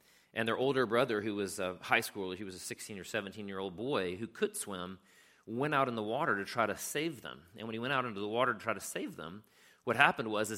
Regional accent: South Carolina, United States; also born or lived in San Diego, United States / Pensacola, United States; So my dad was in the military, and so I was born in San Diego. We moved to Pensacola, Florida. From Pensacola, we moved to South Carolina, which is mostly where I grew up.

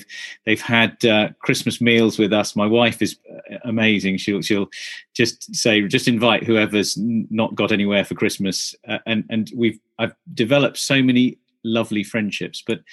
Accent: Sri Lanka; So I hail from Sri Lanka

